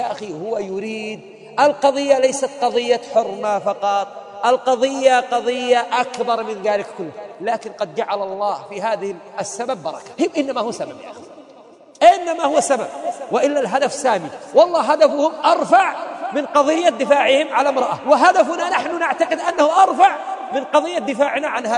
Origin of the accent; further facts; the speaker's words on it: Yemen; هؤلاء عندنا في اليمن وفي غير اليمن